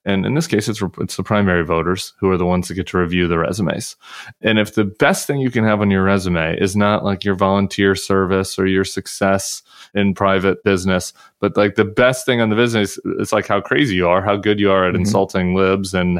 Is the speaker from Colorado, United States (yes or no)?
yes; Colorado, United States; because I'm from Colorado.